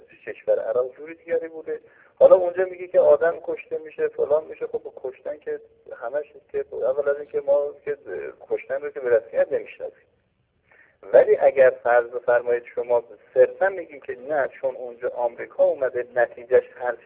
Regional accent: Iran; چون معمولا چون ما ایرانی هستیم مصادره میکنیم مسائل رو به پیرامون خودمون

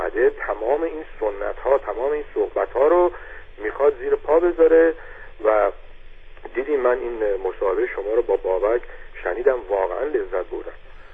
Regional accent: Iran; ایرانی میبینم صحبت نمیکنم که مبادا اون بفهمه من ایرانیم

